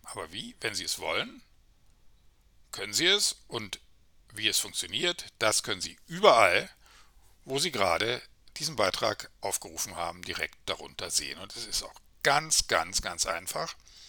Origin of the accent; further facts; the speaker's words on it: Germany; in meinem Herkunftsland, in der Deutschen Demokratischen Republik